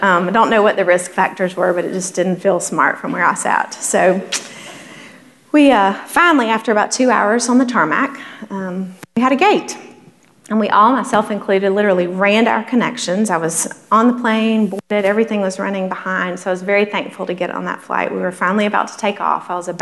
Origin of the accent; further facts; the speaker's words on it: Alabama, United States; I grew up in South Alabama, about 90 miles from the Gulf. And as a kid growing up, we had a competition to see who could see the water first.